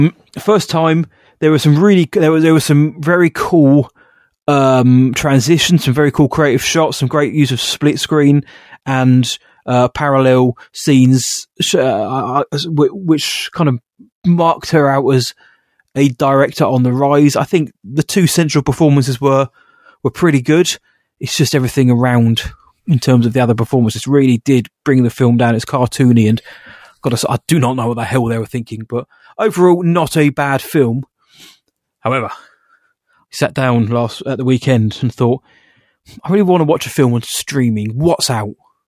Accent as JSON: {"language": "English", "country": "United Kingdom", "said": "Maybe I think I'm just getting old, John. I think I'm just British"}